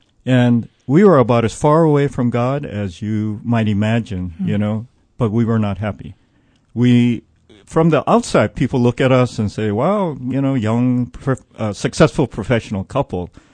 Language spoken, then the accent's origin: English; Kalihi-Palama, Hawaii, United States; first language Hawaiian Pidgin; English is a second language; You know, I grew up in Kalihipalama speaking only Pidgin, mm-hmm, until seventh grade. I didn't know there was another way to speak, really, because everybody I knew spoke Pidgin.